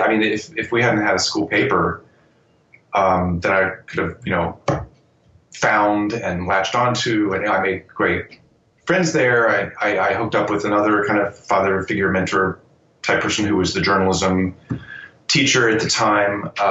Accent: Ohio, United States; returning to my hometown, this small town in South Central Ohio, pretty rural place.

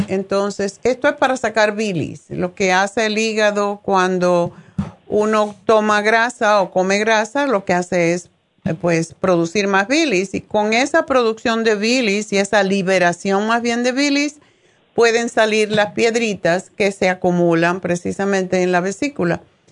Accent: Sagua de Tánamo, Holguín, Cuba; muchas veces en mi pueblo, en Zaguadetánamo, había una señora

